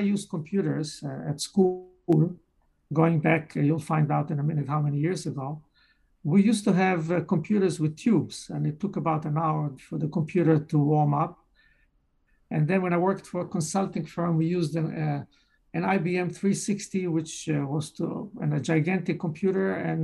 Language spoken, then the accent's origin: English; Israel; moved away as an adult; now in United States; Well, where I'm coming from Israel. I came to the United States to just get a bachelor's degree in computer science.